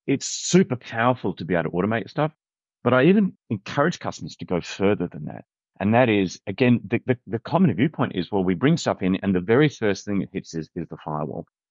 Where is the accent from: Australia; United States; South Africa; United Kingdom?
Australia; Perth, Western Australia; And again, you mentioned earlier that I'm from Perth. One of the things that we're completely aware of here is that we are a long way from anywhere